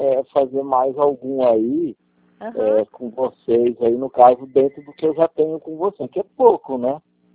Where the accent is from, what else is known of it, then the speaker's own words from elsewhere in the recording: Ribeirão Preto, São Paulo, Brazil; e sou de Ribeirão Preto.